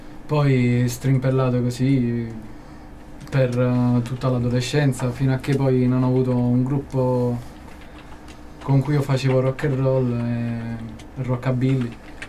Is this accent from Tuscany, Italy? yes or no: no; Naples, Campania, Italy; No, sono napoletano.